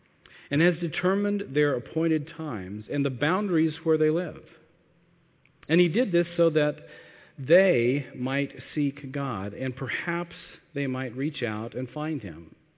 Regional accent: United States; You know, as an American, I look at my country, and in so many ways it seems like, man, just the wheels are falling off.

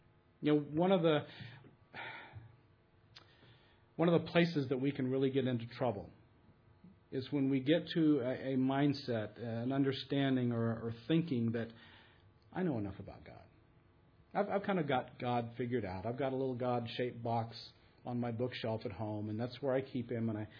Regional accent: United States; now in Germany; You know, as an American living here in Germany, you know, this whole concept of being in an alien environment is clear to me

